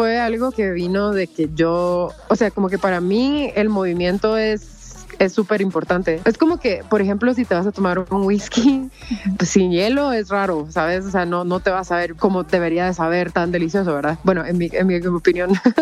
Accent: Costa Rica; also born or lived in Mexico; now in Guatemala; yo nací en México, pero me crié en Costa Rica y hace 6 años vivo en Guate. Entonces, sí, es una mezcla, pero realmente sí me considero más como centroamericana, pues tomando en cuenta que la mayor parte de mi vida la he vivido en países de Centroamérica

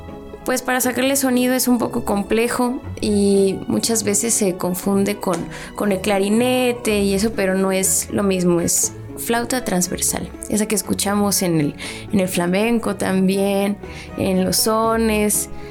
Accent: Monterrey, Nuevo León, Mexico; also born or lived in Ciudad Juárez / Cuernavaca; yo en ese momento vivía en Ciudad Juárez, Chihuahua. Yo soy de Monterrey, pero durante mi infancia estuve mudándome de ciudades, de estados, y llegué a Cuernavaca por el destino, por la cuestión laboral de mi papá.

